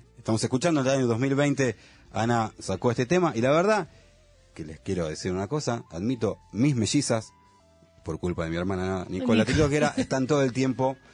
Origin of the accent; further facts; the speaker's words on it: Kiryat Bialik, Haifa District, Israel; llovió en Kiryat Bialik, de donde yo soy al principio